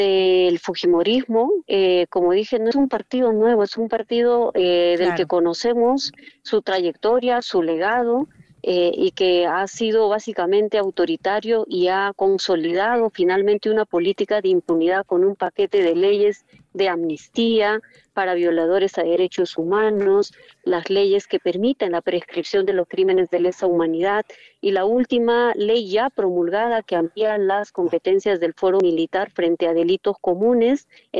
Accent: Peru; de seguridad que enfrentamos como peruanos y peruanas

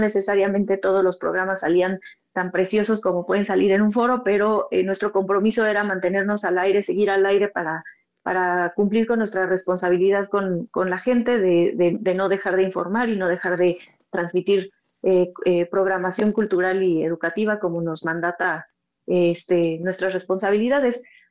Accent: Mexico; debemos sentirnos muy orgullosos como mexicanos

